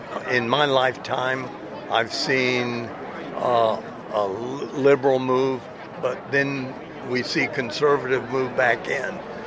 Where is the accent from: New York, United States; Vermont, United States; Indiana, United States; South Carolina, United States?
South Carolina, United States; Charleston; We're from South Carolina, Charleston, in the USA.